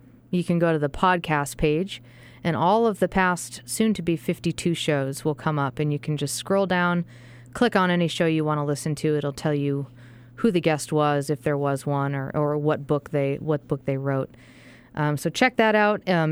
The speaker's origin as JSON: {"language": "English", "town": "Boston", "region": "Massachusetts", "country": "United States", "said": "I'm from Boston, so excuse my Celtics."}